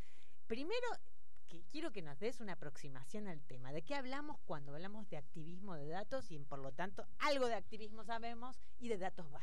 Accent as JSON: {"language": "Spanish", "town": "Rosario", "region": "Santa Fe", "country": "Argentina", "said": "Nos ponemos de pie acá, somos muchas las de Rosario."}